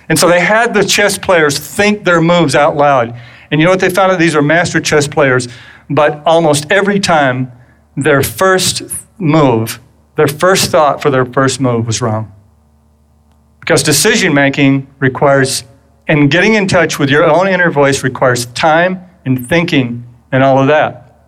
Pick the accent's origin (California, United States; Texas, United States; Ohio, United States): Texas, United States; McKinney; also born or lived in Irving, Texas; But grew up in that little town of McKinney, and we moved to Irving, Texas, which was already a pretty a larger city at that point